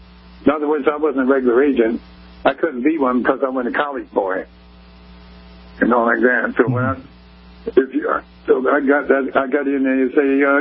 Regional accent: Detroit, Michigan, United States; I come from the show business family up in Detroit anyway, but that's my hometown.

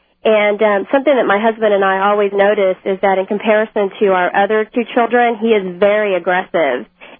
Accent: Austin, Texas, United States; Right. I grew up in Austin, too, and I never had allergies.

